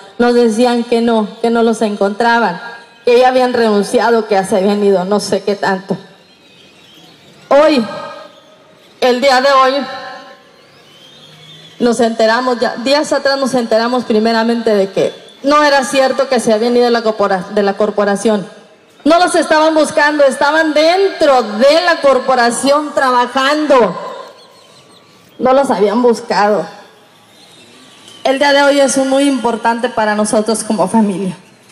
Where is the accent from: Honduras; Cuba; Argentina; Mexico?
Mexico; Nuevo León; Efectivamente vengo del estado de Nuevo León.